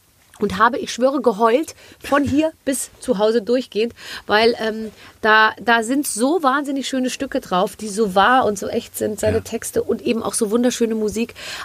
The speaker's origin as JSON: {"language": "German", "town": "Munich", "region": "Bavaria", "country": "Germany", "said": "Überhaupt nicht, ich komme aus München."}